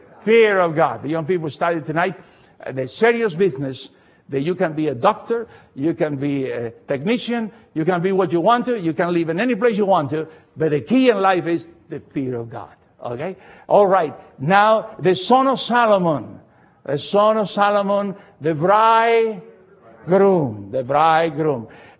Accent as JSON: {"language": "English", "country": "Argentina", "said": "\"I'm from the country of Argentina.\" And we are exactly 9,000 miles away from one place to the other."}